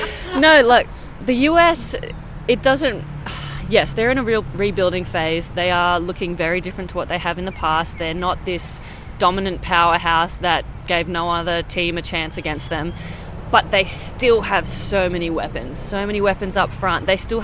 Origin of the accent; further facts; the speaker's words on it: Australia; a big moment for all of us as Australian players